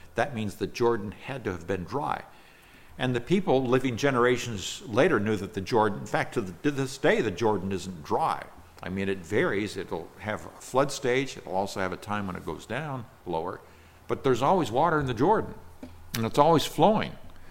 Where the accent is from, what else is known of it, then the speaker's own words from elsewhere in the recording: Nigeria; English is a second language; I grew up in Nigeria where, if they bite you, that's dreadful, extremely painful.